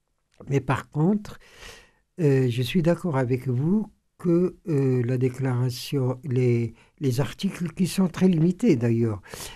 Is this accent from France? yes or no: yes; France; pas seulement, j'ai grandi en France.